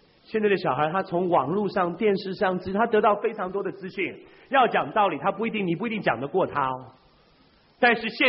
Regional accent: China; 这叫我们中国人讲有样学样嘛

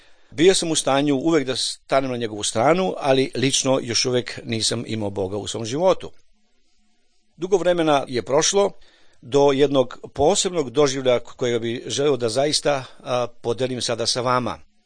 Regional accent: Serbia; now in Vrnjačka Banja, Serbia; dolazim iz Srbije, živim u Vrnjačkoj Banji

